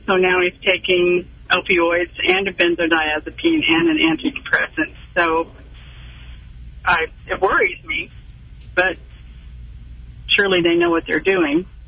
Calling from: Raytown, Missouri, United States; I'm calling from Raytown, actually.

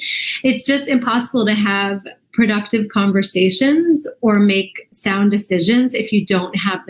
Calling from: Washington, District of Columbia, United States; I'm calling in from Washington, D.C.

